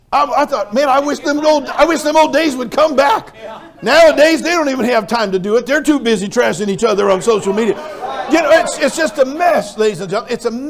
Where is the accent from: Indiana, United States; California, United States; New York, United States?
California, United States; I know I'm from California. Now, I'm born and raised in California, all right?